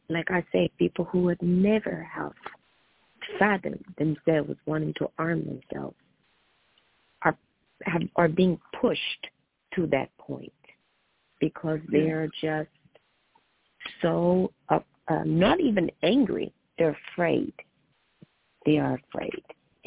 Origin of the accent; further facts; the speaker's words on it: St. Louis, Missouri, United States; you and I both, you know, St. Louis. But you know, we grew up in the Midwest, where you learn how to shoot a weapon before you can even ride a two-wheeler good.